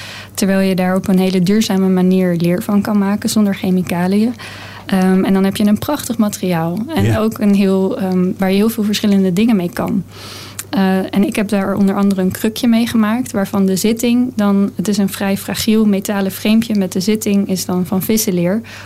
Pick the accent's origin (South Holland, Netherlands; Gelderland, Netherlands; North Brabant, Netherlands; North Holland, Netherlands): South Holland, Netherlands; The Hague; Ik ben opgegroeid in Den Haag, aan het strand.